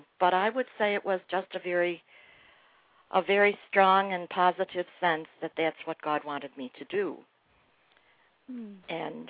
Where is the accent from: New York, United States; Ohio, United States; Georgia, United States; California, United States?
New York, United States; Buffalo; And here in the Northeast, I grew up in Buffalo, New York, here in the Northeast where I lived, Catholicism was very, very strong in major cities.